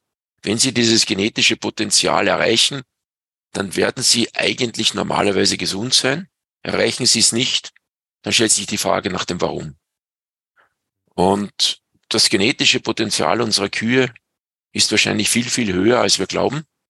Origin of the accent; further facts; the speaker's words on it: Salzburg, Austria; Bei uns im Pinzgau heißt es, z'Maria Lichtmess dran die Kälbeln um.